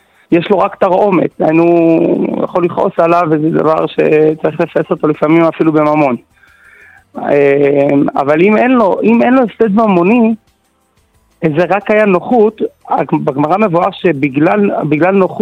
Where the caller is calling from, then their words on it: Jerusalem, Jerusalem District, Israel; מירושלים.